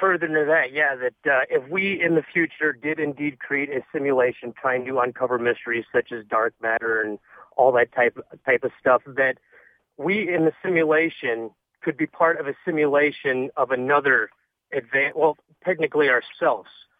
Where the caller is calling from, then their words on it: Illinois, United States; Hey, this is … from Illinois.